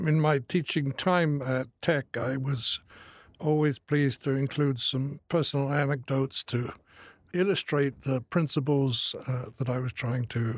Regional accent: Salisbury, South West England, United Kingdom; born there; I was born in Wiltshire, in the town of Salisbury, which is famous for a 900-year-old Gothic cathedral in which I was baptized.

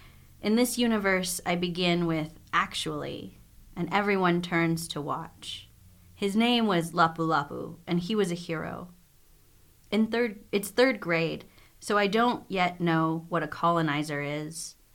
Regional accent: Lexington, Kentucky, United States; I say I'm from Lexington. And then a lot of times they'll ask me where I was born. And then I'm like, downtown. Good Samaritan Hospital. Like, I was born in Lexington.

